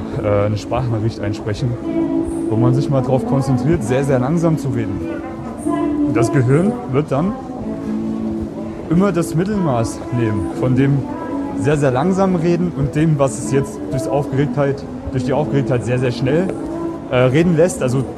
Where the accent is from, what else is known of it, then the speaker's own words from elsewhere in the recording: Germany; now in Austria; Deutschland, Piefke.